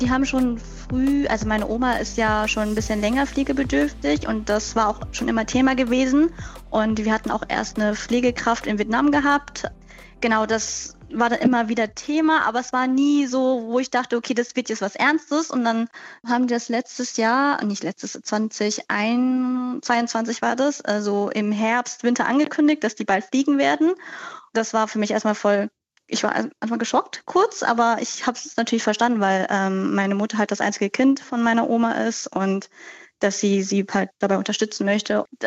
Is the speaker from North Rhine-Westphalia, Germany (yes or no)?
yes; Lippstadt, North Rhine-Westphalia, Germany; now in Berlin, Germany; also ich wohne ja in Berlin und ich komme aus Lippstadt